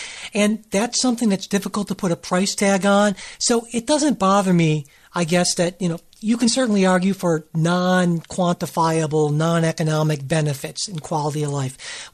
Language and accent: English; Cleveland, Ohio, United States; growing up in Cleveland and following very closely when the Browns left town